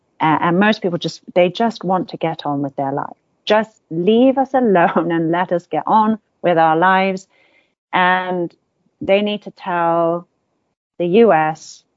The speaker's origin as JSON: {"language": "English", "country": "Taiwan", "tie": "born or raised there", "said": "growing up in Taiwan, I had a friend whose dad was an ambassador."}